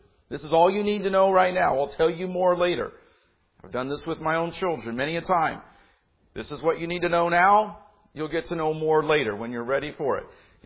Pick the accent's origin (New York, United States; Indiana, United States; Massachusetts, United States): Indiana, United States; Indianapolis; I'm a city kid, and I grew up in Indianapolis, not Chicago.